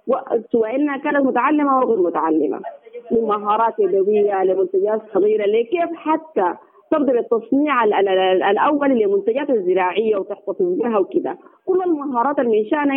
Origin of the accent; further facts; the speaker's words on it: Sudan; الحقيقة أنا بفتخر بها جدا إنه نحن كشعب سوداني ما نزال بخير والحمد لله.